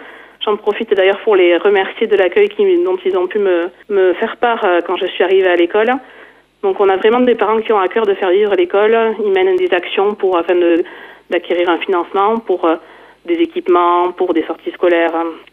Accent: Nouvelle-Aquitaine, France; also born or lived in Lot-et-Garonne; Moi, je viens du Béarn. Je suis de la plaine de Naye, d'origine. Et j'avais été envoyée dans le Lot-et-Garonne. Et maintenant, voilà, je suis revenue dans le 64

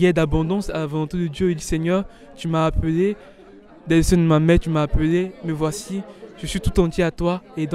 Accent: Côte d’Ivoire; Je suis originaire de la Côte d'Ivoire. J'ai 31 ans. Bientôt, j'aurai 32 ans en mars prochain. Et je suis originaire de la communauté de la Côte d'Ivoire. Mon père est du centre et ma mère est originaire de l'est de la Côte d'Ivoire.

